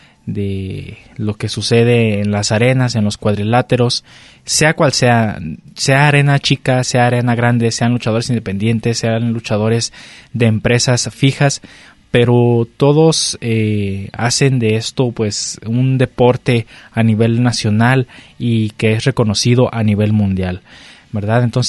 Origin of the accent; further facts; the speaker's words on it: Mexico; una de las cosas que nos identifica también como mexicanos pues es la lucha libre.